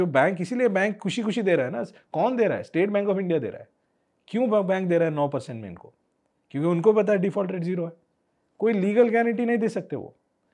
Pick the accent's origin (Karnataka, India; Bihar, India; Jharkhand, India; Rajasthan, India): Karnataka, India; मैं कोस्टल कर्नाटका से आता हूं